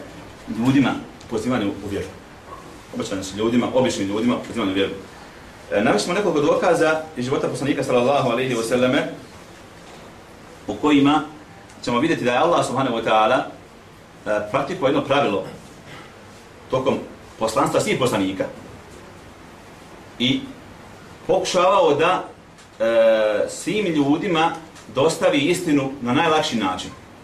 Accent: Bosnia & Herzegovina; Ko je kriv za stanje ovdje kod nas u Bosni? Šta mislite vi ko je kriv? Ko snosi odgovornost? Mi Bosanci ili neko drugi?

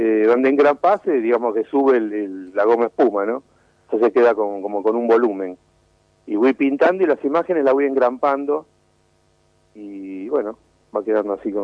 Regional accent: Córdoba, Argentina; Yo soy cordobés, sí.

